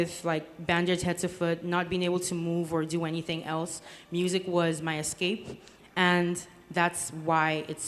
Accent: Nigeria; now in Houston, United States; I'm from Nigeria, but I live in Houston right now.

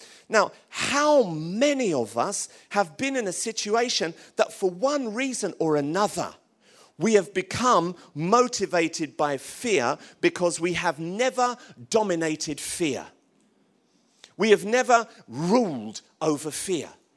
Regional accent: Tottenham, London, United Kingdom; I'm from Tottenham.

